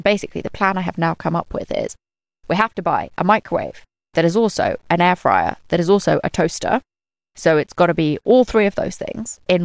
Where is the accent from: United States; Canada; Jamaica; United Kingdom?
United Kingdom; I think as many a British person, I am well aware of Charles Bronson